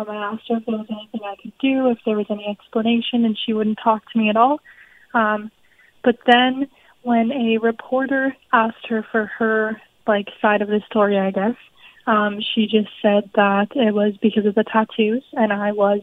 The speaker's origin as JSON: {"language": "English", "town": "Regina", "region": "Saskatchewan", "country": "Canada", "said": "So I am originally from Regina, Saskatchewan."}